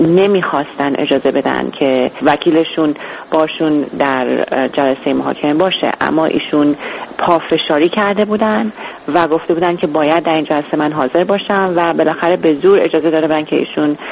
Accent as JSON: {"language": "Persian", "country": "Iran", "said": "حالا درجه اول من بعد به عنوان یک ایرانی باهائی صریحا بگم"}